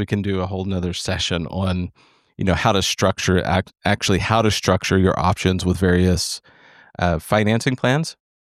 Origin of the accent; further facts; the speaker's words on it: Texas, United States; because of course I'm from Texas.